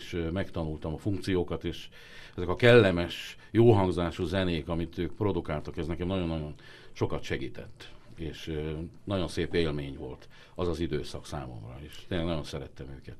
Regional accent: Borsod-Abaúj-Zemplén, Hungary; Tehát nekem Borsod megyéből jöttem, és nekem végig kellett járni minden létrát, minden iskolát.

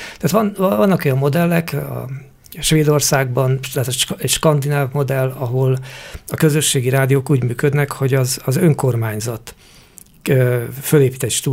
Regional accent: Székesfehérvár, Fejér, Hungary; Én Fejér megyei vagyok-e? Nem tudom, de mondjuk a fehérvári vagyok

